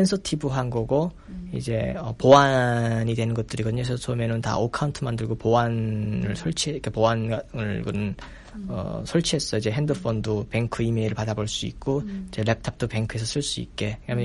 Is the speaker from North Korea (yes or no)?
yes; North Korea; 난 내가 북한에서 왔다는 소리 안 했거든요.